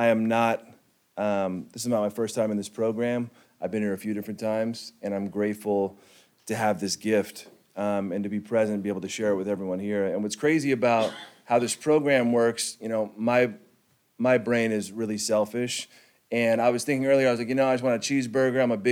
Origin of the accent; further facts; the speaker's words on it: Venice, California, United States; also born or lived in New Zealand; I come from an Irish Catholic family. I grew up in Venice, and we moved around a lot.